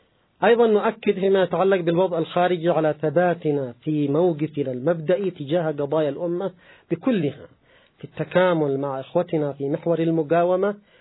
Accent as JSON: {"language": "Arabic", "country": "Yemen", "said": "أما نحن كشعب يمني"}